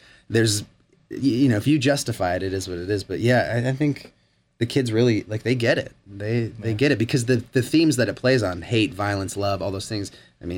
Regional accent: Massachusetts, United States; also born or lived in California / upstate New York; I was born in California, but moved very, very quickly by the time I was 2 years old to Massachusetts, and then moved from there to upstate New York. So I'm an East Coaster

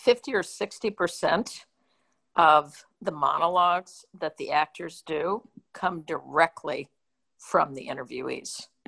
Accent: Alaska, United States; Listen, I'm from Alaska. There's 600,000 people in it, and we have representation there.

